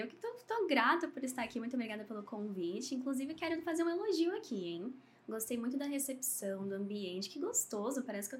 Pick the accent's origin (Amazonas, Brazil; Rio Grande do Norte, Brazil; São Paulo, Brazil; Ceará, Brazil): São Paulo, Brazil; Campinas; born there; now in Indaiatuba, Brazil; Eu nasci em Campinas.